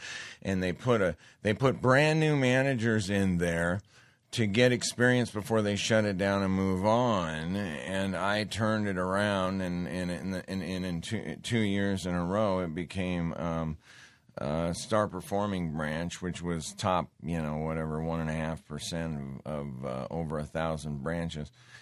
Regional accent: Montana, United States; I did for years, and I grew up in Montana

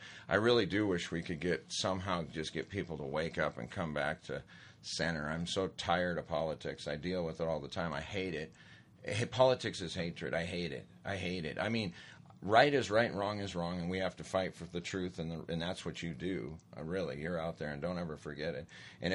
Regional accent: Great Falls, Montana, United States; I grew up in Great Falls, Montana, with Malmstrom Air Force Base.

